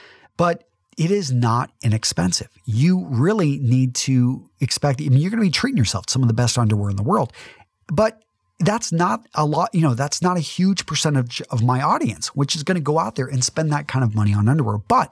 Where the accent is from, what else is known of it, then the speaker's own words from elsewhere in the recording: Midland, Texas, United States; For some of you that know that I'm a conservative from Midland, Texas, I say I'm more of like play a classic liberal